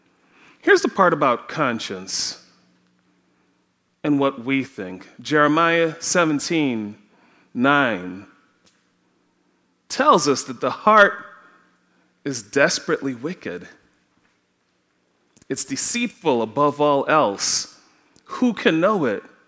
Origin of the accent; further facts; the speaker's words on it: Trinidad & Tobago; now in United States; The cultural truth in the US of A is not the same as what I grew up with in Trinidad.